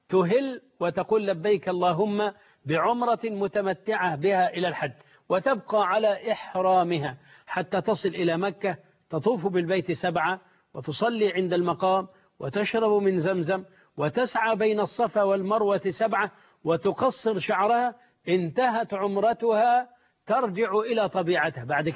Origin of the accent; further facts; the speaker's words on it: Egypt; عندنا في مصر